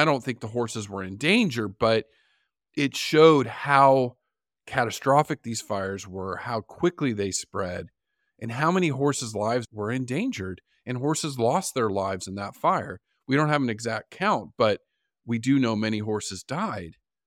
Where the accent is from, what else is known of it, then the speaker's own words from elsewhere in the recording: California, United States; back home in my home state of California, where I grew up and where I worked and early in my career in San Diego